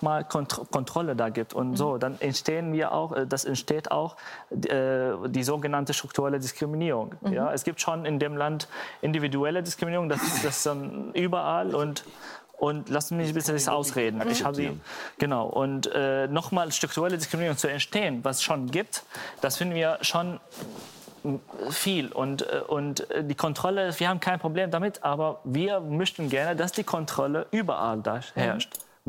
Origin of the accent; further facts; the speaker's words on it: Syria; now in Germany; Natürlich, wir sind als Syrer hier, also ich spreche hier nicht im Namen der Syrer, natürlich nicht